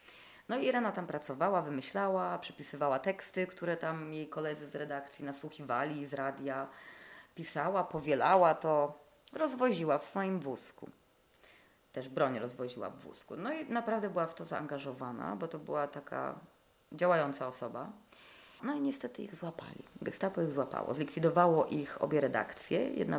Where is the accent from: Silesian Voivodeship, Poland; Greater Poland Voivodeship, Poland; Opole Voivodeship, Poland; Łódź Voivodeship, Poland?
Greater Poland Voivodeship, Poland; Poznań; now in Berlin, Germany; Znaczy, ja jestem z Poznania.